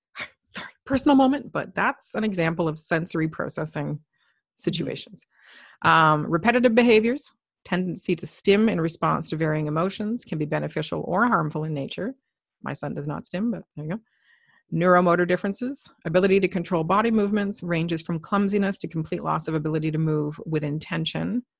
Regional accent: Toronto, Ontario, Canada; I'm from Toronto.

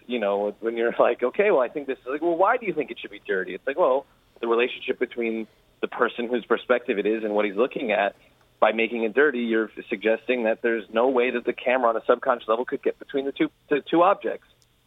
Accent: New York, United States; But it was the first time I saw, growing up in New York, there's no such thing as like racism.

